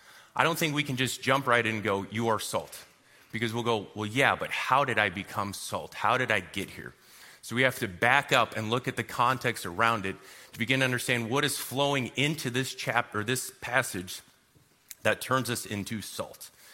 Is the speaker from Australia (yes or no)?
no; Kansas, United States; I am a Kansas boy, okay? So I'm from Kansas, the west side of Kansas, where there is nothing.